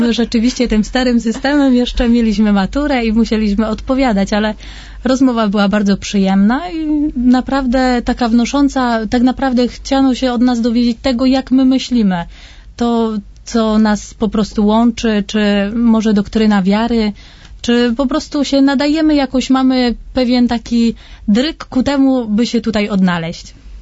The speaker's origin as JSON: {"language": "Polish", "town": "Cynków", "region": "Silesian Voivodeship", "country": "Poland", "said": "Więc ja jestem z miejscowości, która nazywa się Cynków. Jest to miejscowość, jest to wieś położona za Częstochową."}